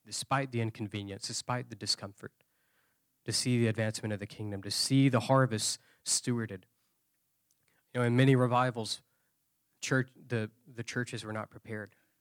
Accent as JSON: {"language": "English", "region": "Georgia", "country": "United States", "tie": "born or raised there", "said": "I was ministering in my home state of Georgia."}